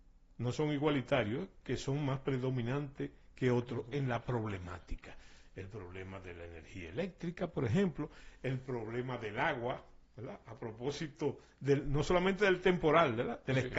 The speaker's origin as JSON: {"language": "Spanish", "country": "Dominican Republic", "said": "Yo soy muy dominicano"}